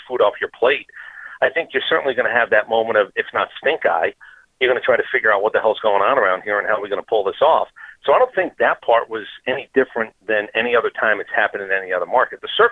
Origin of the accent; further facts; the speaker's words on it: New York, United States; also born or lived in New Jersey; now in Atlanta, United States; I don't root for the teams that I rooted for growing up in New York and New Jersey anymore.